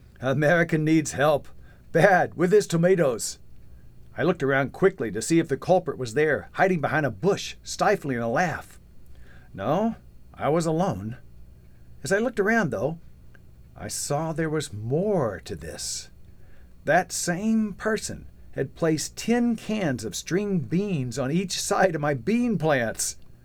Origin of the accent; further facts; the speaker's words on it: United States; I think he was just probably suspicious that I, as an American, could be serious about gardening